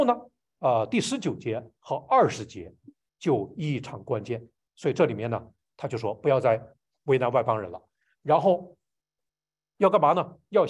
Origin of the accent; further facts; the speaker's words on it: Northeast China, China; 比如说，我们不是回教徒，但是我在东北长大的时候，哎，我们都知道回民